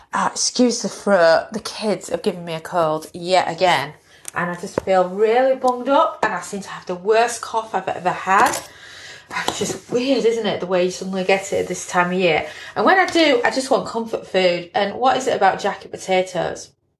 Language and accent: English; United Kingdom; or as a Brit I would say jacket potatoes.